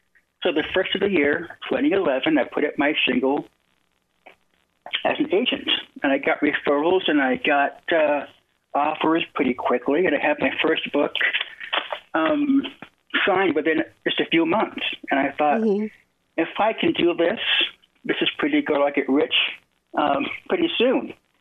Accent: Hollywood, California, United States; I was born and raised in Hollywood.

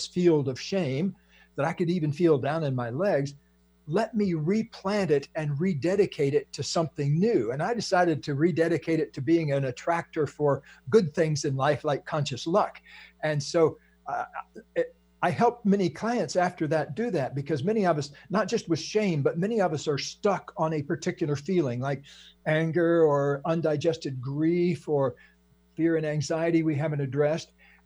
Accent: California, United States; He lives in Maryland and I'm Californian.

